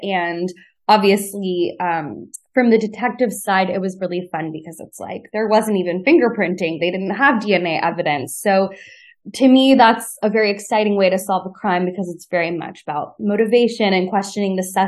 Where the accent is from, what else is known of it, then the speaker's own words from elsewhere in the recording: Kentucky, United States; You know, I grew up in Kentucky, and I think there are weirdly a lot of similarities between a small town in Kentucky and the Regency era.